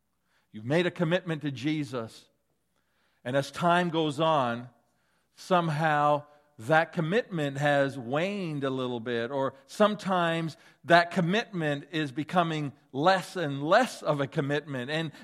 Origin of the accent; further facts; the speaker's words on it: Canada; I know that I am a Canadian.